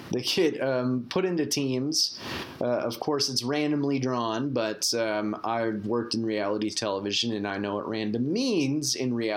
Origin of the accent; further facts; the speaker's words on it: Michigan, United States; I'm from Michigan.